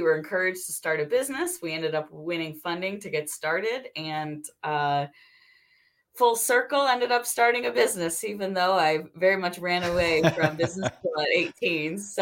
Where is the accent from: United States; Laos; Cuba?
United States; St. Louis, Missouri; born there; also born or lived in Canada; So I grew up in several cities across the U.S. and Canada. Was born in St. Louis, but we moved about every 2 or 3 years. I think St. Louis still feels like home to me.